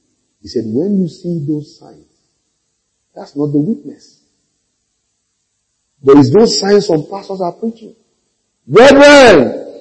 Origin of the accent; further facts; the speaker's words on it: Nigeria; Now I'm talking about Nigerian, I'm a Nigerian.